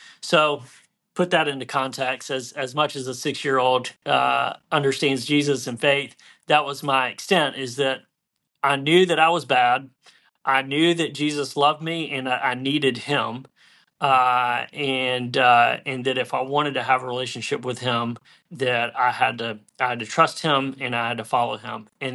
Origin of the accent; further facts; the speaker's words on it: Brazil; But I was raised in Brazil